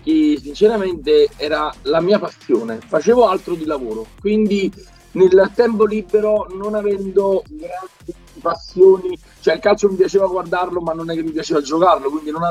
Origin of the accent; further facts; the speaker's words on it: Naples, Campania, Italy; io sono di Napoli, quindi me li pagavo da soli